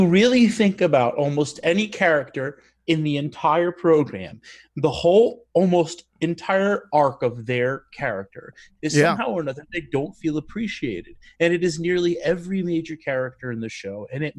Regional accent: New York City, New York, United States; now in Brooklyn, United States; I grew up on Staten Island.

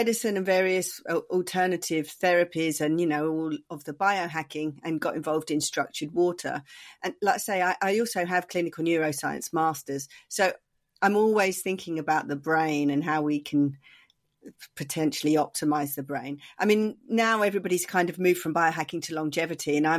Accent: England, United Kingdom; now in California, United States; I moved to California from England and got involved in the biohacking thing.

